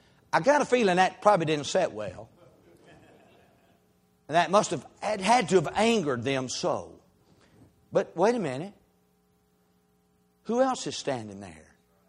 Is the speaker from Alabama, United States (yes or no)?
yes; Pea Ridge, Alabama, United States; Now, growing up in Pea Ridge, Alabama, I don't know we ever had any tempest.